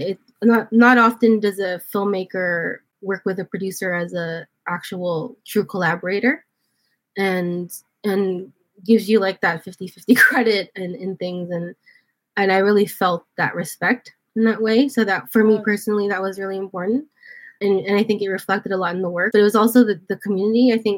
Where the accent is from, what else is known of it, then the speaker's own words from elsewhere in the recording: Brooklyn, New York, United States; And I'm from Brooklyn, and we did a lot of work here.